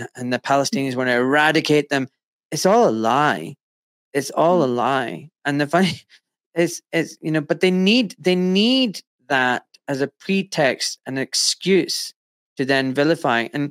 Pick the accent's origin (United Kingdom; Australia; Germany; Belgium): United Kingdom; Scotland; now in England; over to this country, Scotland. I don't live in Scotland anymore. I just live outside London. But, I'm British, Scottish.